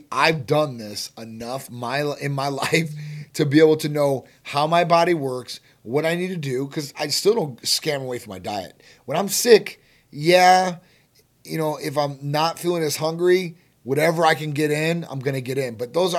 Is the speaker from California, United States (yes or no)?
no; Chicago, Illinois, United States; moved away; I'm from Chicago originally. I probably will be back during the summer, maybe this summer. I only go back in the summers because of the cold weather.